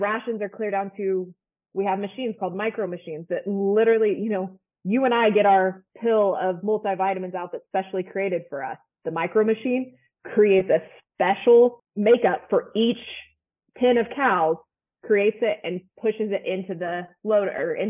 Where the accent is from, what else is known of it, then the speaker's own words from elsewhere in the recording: Scott City, Kansas, United States; So where I'm from is from Scott City, Kansas. If you're familiar, like that is right in the heart of feedlot country.